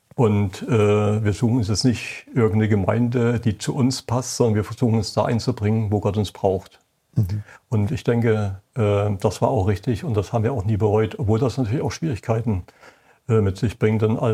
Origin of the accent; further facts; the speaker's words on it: Saxony, Germany; moved away as an adult; Erstmal kommt man da als Sachse hin